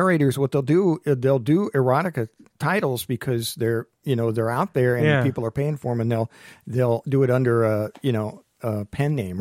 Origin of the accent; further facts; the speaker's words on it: Ohio, United States; I live in Toledo now, and I grew up in Ohio in the north central part of the state.